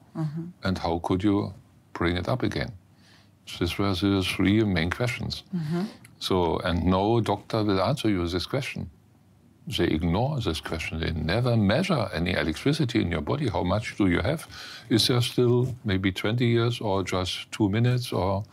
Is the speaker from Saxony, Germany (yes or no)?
yes; Görlitz, Saxony, Germany; also born or lived in United Arab Emirates; We built up a textile plant in my hometown, Görlitz, close to the Polish border.